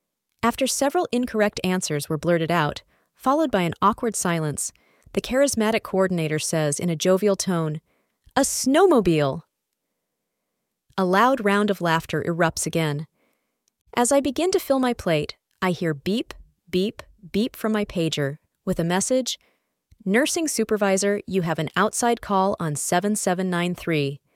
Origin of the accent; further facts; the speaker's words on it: Tennessee, United States; Outside, the world was white in my hometown of Middle Tennessee